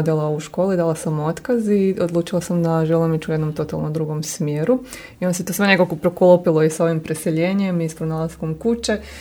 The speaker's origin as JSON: {"language": "Croatian", "town": "Požega", "region": "Požega-Slavonia County", "country": "Croatia", "tie": "born or raised there", "moved": "as an adult", "lives_now": "Zagreb, Croatia", "said": "a ja sam rođena u Požegi, tamo sam isto do svoje 18. godine živjela i sam otišla onda na studij u Zagreb i nakon studija sam ostala raditi i živjeti u Zagrebu"}